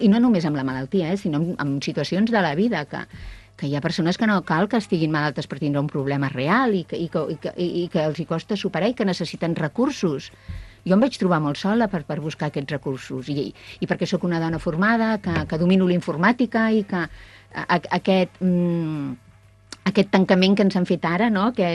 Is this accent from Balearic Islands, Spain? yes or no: no; Barcelona, Catalonia, Spain; now in Sant Martí Sarroca, Spain; Tot i que jo sóc de Barcelona, visc a Sant Martí Sarroca. Porto 40 anys al Penedès, amb la qual és casa meva també